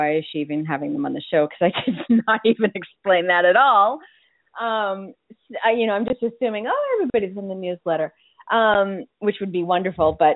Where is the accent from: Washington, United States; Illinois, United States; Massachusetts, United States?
Massachusetts, United States; Boston; moved away as an adult; You know, I grew up and I was born and raised in Boston. And so, you know, I worked in Boston for about 25 years.